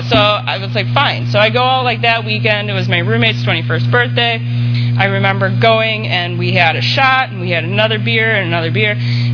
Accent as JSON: {"language": "English", "region": "Wisconsin", "country": "United States", "tie": "born or raised there", "said": "I grew up in Wisconsin, and a lot of folks in Wisconsin, including my family, drink a lot."}